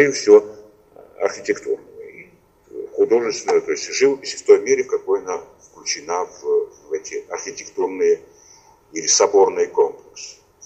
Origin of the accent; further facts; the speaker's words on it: Tbilisi, Georgia; в моем родном городе Тбилиси